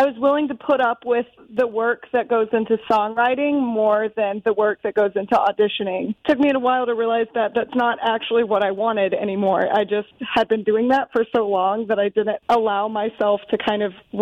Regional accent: Pensacola, Florida, United States; now in New York, United States; I'm from Florida, on the Gulf Coast, Pensacola, Florida.

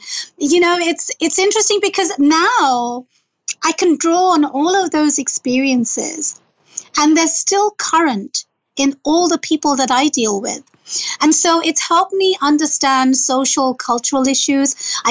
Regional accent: London, United Kingdom; also born or lived in Bangladesh; now in United States; I grew up in London, I grew up in Bangladesh.

